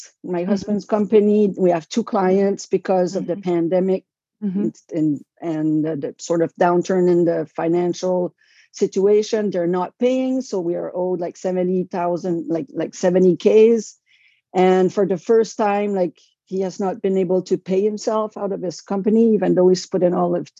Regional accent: New Brunswick, Canada; I'm from Canada, New Brunswick, the Acadian Peninsula, which is a Francophone region.

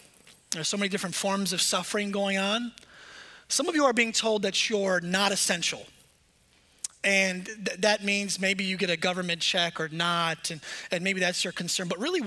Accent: New York, United States; Because I'm from New York, I like to not just talk about the elephant in the room

